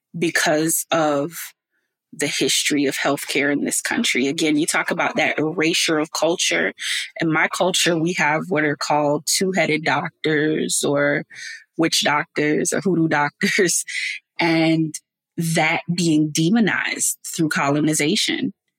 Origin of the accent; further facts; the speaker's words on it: Beaufort, South Carolina, United States; So I am from a place called Beaufort, South Carolina